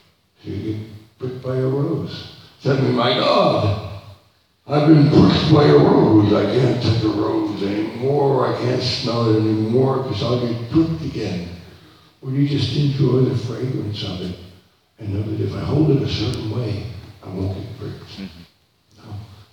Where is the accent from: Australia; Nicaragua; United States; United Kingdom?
United Kingdom; England; as a result of me being an Englishman